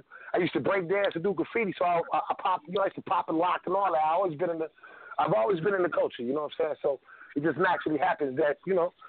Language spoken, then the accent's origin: English; Flint, Michigan, United States; accent: East Coast; I've been saying B before … because I'm from Flint, but I've been in New York a lot. I'm an East Coast cat.